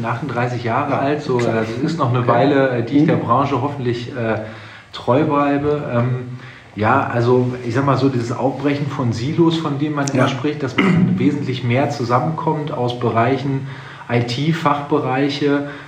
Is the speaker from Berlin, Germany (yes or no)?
no; Essen, North Rhine-Westphalia, Germany; Ich komme aus Essen, Energiehauptstadt. Okay. Bin Essen auch immer treu geblieben.